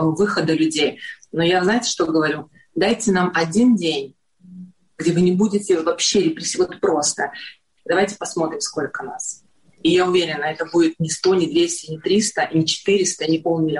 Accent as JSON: {"language": "Russian", "country": "Belarus", "said": "не зря у нас деды были партизанами классными, да, как бы, и белорусы знают, что мы сильные партизаны"}